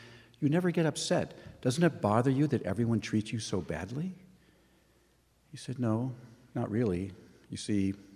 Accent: Thousand Oaks, California, United States; When I was young, I grew up in Thousand Oaks, which was a large bedroom community with very few summer jobs available for kids.

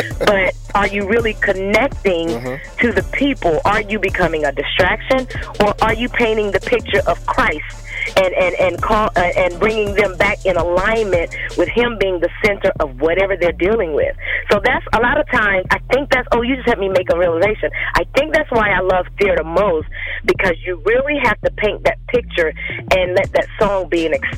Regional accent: Atlanta, Georgia, United States; Okay, my family, we're born and raised in Atlanta, Georgia, Pool Creek, actually, a little subdivision called Pool Creek.

